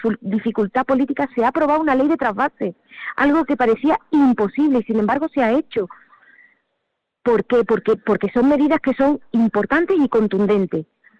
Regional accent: Almonte, Andalusia, Spain; yo estoy hablando de mi pueblo, de Almonte.

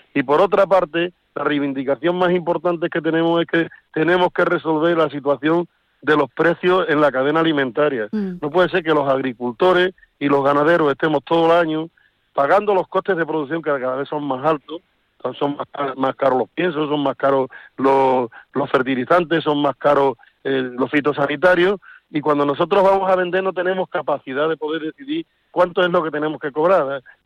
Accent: Extremadura, Spain; Yo soy de Extremadura

